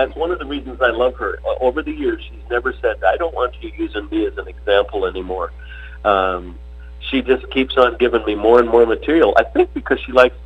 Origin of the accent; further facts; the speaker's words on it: Minnesota, United States; I grew up, my grandfather and grandmother owned a resort on the lake, and I love the water. I spent a lot of time fishing and swimming and hunting in the north woods of Minnesota. I grew up in a place just south of the Iron Range